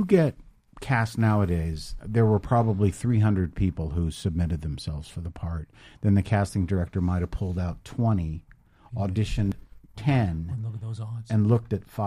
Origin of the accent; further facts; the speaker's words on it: California, United States; I grew up in San Francisco Bay Area and did a lot of theater in the Bay Area